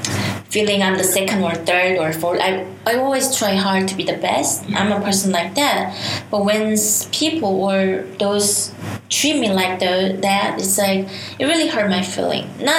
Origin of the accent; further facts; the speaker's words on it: South Korea; when I grew up in Korea, it's more men-dominated society